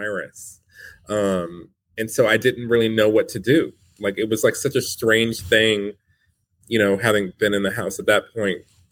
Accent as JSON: {"language": "English", "town": "Detroit", "region": "Michigan", "country": "United States", "tie": "born or raised there"}